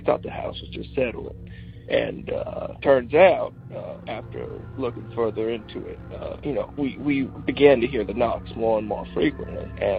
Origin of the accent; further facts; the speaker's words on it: Louisville, Kentucky, United States; I'm from Louisville, Kentucky, and when I was younger